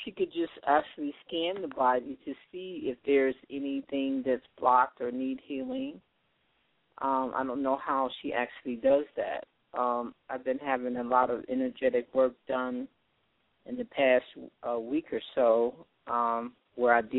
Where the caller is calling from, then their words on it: Colorado, United States; I'm calling from Colorado.